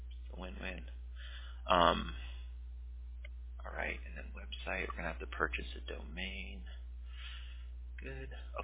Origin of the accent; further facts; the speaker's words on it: Huntington Beach, California, United States; now in Costa Mesa, United States; I grew up in Huntington Beach myself.